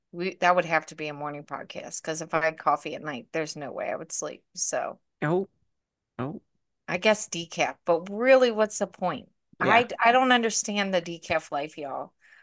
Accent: Florence, Kentucky, United States; Yeah, Florence, Kentucky. I know it's so weird because when we go on trips, they're like, "Where are you from?" And we're like, "Northern Kentucky."

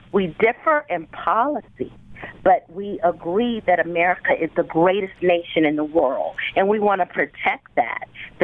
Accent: South Carolina, United States; I grew up in South Carolina, where I'm from. My area of Mount Corner and Hugie, we were black Republicans.

